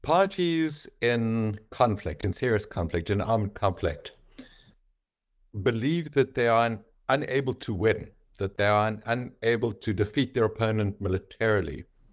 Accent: South Africa; I'm a South African.

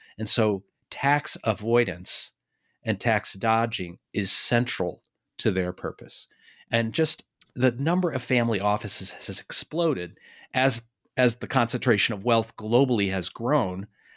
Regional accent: Boston, Massachusetts, United States; And, you know, I'm from Boston.

